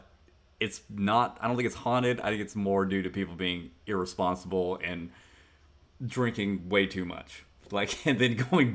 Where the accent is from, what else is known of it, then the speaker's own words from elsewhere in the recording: Midwest, United States; I don't have an accent. It's because I was born and raised in the Midwest. Like there's no accent.